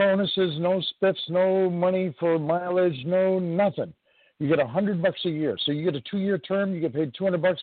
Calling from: New York, United States; from New York.

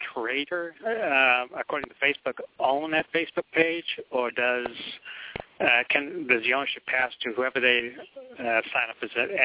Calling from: Palm Harbor, Florida, United States; I'm from Palm Harbor, Florida.

